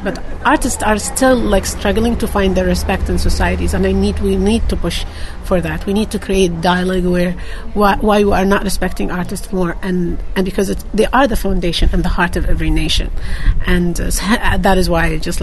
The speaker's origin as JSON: {"language": "English", "country": "Saudi Arabia", "tie": "born or raised there", "said": "brought so much nostalgic feelings about growing up in Saudi, and I wanted to tell what it means to be growing up in Saudi Arabia."}